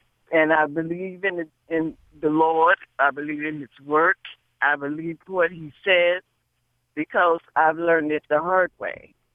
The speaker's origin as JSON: {"language": "English", "region": "Florida", "country": "United States", "said": "Well, like I told the first caller that I spoke to, I'm from Florida"}